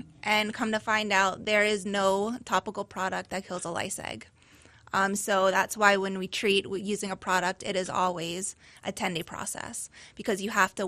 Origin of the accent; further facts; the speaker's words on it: New Jersey, United States; moved away as an adult; also born or lived in California; So when I was 18, I decided I wanted to live in California. I'm originally from New Jersey.